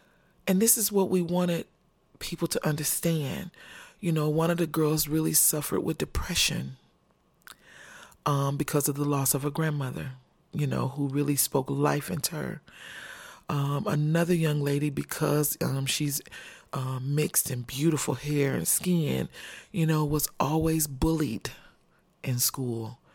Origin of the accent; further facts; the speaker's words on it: Fort Wayne, Indiana, United States; I grew up in Fort Wayne urban area.